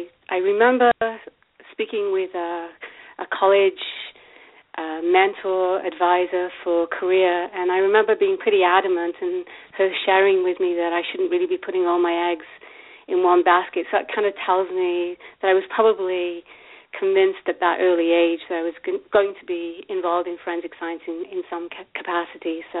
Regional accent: Wales, United Kingdom; I grew up in the United Kingdom. I'm from a small town in Wales where everybody pretty much knows each other

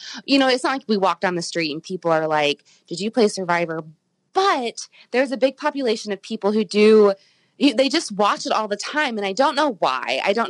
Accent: Missouri, United States; So originally I'm from Missouri, but I've been in Kentucky for over a decade.

